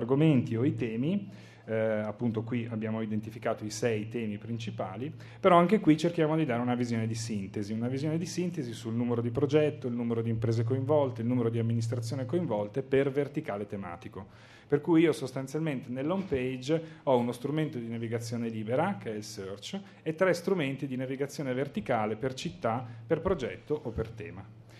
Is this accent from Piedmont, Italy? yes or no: yes; Turin, Piedmont, Italy; io sono torinese come avete capito